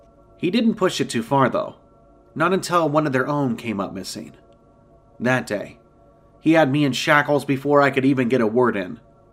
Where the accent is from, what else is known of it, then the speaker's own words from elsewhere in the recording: Pennsylvania, United States; now in Vermont, United States; I was born and raised in Pennsylvania, but my folks died some years back, so I don't have much reason to go back there when I came home.